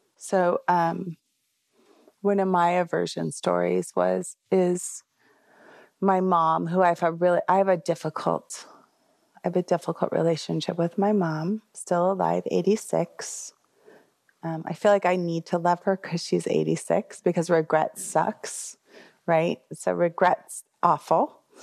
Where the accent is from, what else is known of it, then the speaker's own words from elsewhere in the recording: United States; There's privilege. I'm an American. In America, we get these things.